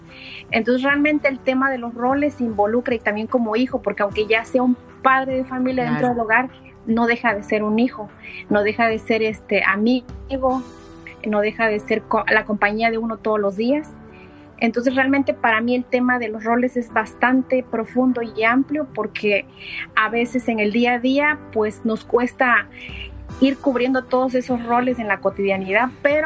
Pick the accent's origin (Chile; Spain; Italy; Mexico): Mexico; Oaxaca; now in Dallas, United States; Soy originaria de Oaxaca. Actualmente vivimos en Dallas.